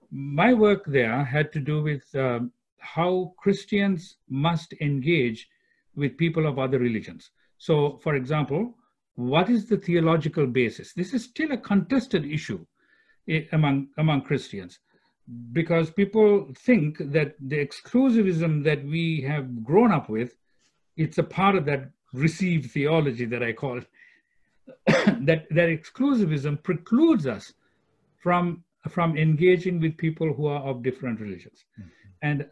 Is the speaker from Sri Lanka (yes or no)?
yes; Sri Lanka; now in United States; I am originally from Sri Lanka, so I'm a Sri Lankan Christian. That doesn't change. The thing is, I've lived in the United States for 40 years. So I'm an American too, right?